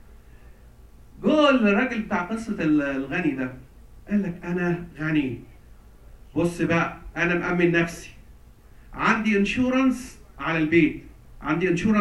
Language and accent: Arabic; Egypt; احنا عندنا في مصر بقى اتفرج على الكنيسه مليانه مليانه ناس